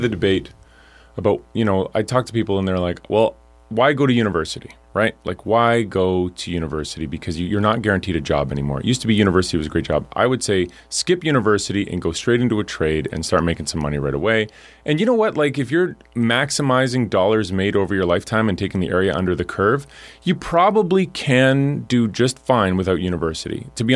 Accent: Alberta, Canada; I'm from Alberta. And I grew, you know, like, my city was as habitable as it was because of the oil and gas industry.

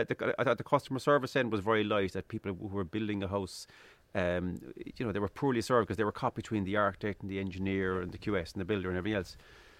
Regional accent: Midleton, Munster, Ireland; I'm originally from Middleton in County Cork, East Cork.

